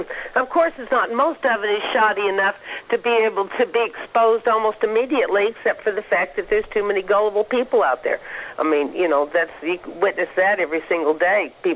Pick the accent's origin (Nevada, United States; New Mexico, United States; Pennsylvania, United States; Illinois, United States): New Mexico, United States; Roswell; now in Australia; And now I live in Australia now, but I'm originally from Roswell. And I grew up knowing the stories and hearing the stories